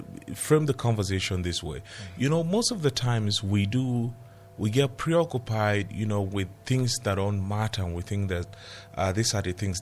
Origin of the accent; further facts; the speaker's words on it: Jos, Plateau, Nigeria; how I grew up in Jos, that the only distinction was that if we go to Makarantang alone